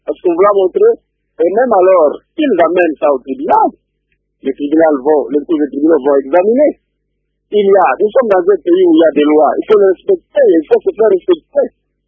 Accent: DR Congo; Chez nous, au Congo, en République démocratique du Congo

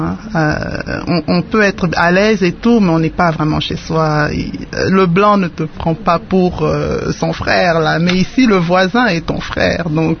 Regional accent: DR Congo

